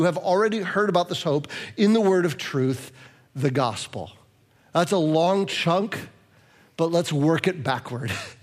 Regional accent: Midwest, United States; because I'm a Midwesterner, I almost don't want to tell you the compliment because that feels like I'm bragging

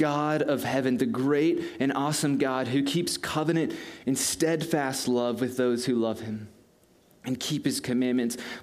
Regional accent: San Diego, California, United States; I grew up in San Diego, so this weather is crazy. But growing up in San Diego, and specifically in Southern California

